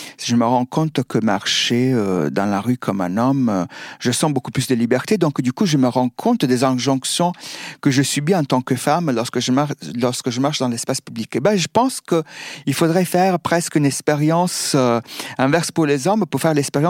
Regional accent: Italy; now in France; parce que justement, je viens d'Italie, je suis venu en France.

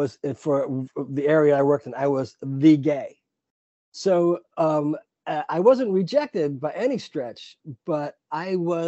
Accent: New York, United States; She always mentioned the town that we grew up in Long Island.

